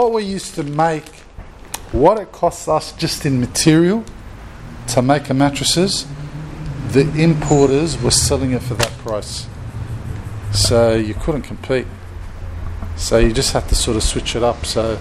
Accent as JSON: {"language": "English", "country": "Australia", "tie": "born or raised there", "said": "My parents are from Lebanon. So they're from Lebanon. But I grew"}